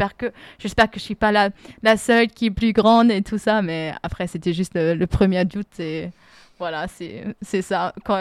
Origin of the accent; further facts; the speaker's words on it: Freiburg, Baden-Württemberg, Germany; French is a second language; en fait, je viens de Fribourg, du coup, je suis déjà allée plusieurs fois en France